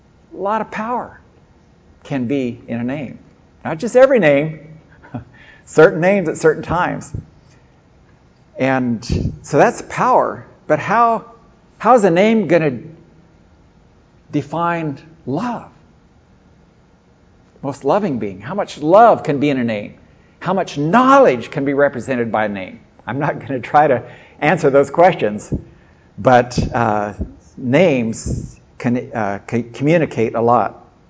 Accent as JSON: {"language": "English", "country": "Ethiopia", "tie": "born or raised there", "also_born_or_lived": "Philippines", "said": "when I grew up in Ethiopia, and as I've spent a lot of time in the Philippines"}